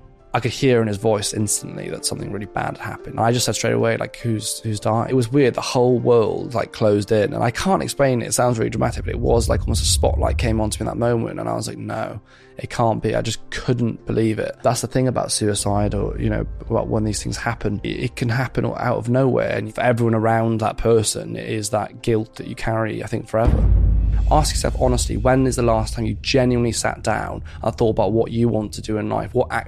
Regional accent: Wales, United Kingdom; I was brought up and born and brought up in West Wales. I lived on a little small holding. My parents, not farmers actually, often people assume they would be a farming background. My dad, a policeman. My mum worked in the bank.

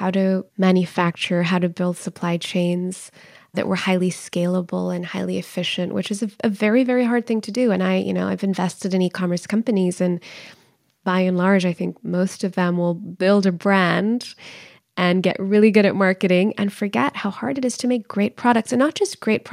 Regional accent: Pakistan; moved away; And I can tell you as a Pakistani immigrant, how much that means to communities like my own who have simply not seen our traditions acknowledged or, featured.

